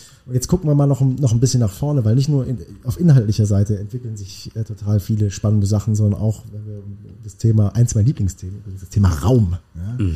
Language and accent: German; Baden-Württemberg, Germany; wir kommen aus der Nähe von Tübingen.